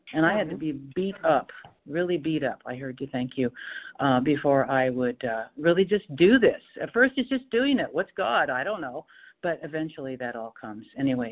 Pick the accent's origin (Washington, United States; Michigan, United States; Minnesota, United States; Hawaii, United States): Washington, United States; I'm from Washington State, by the way.